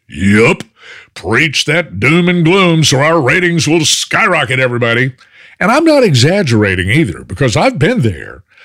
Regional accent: Dallas-Fort Worth, Texas, United States; I remember one of my very first jobs in radio was one of my hometown stations in the Dallas-Fort Worth area.

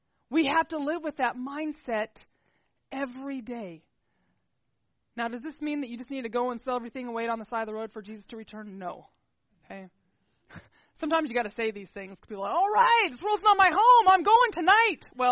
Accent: Texas, United States; moved away; I'm from Texas. And I love Texas and I love heat. Okay? So I moved up here in 2001 and I hated it.

